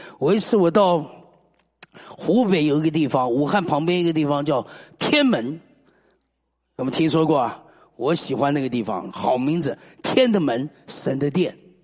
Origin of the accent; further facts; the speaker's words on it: United States; 我接到美国我老家一个电话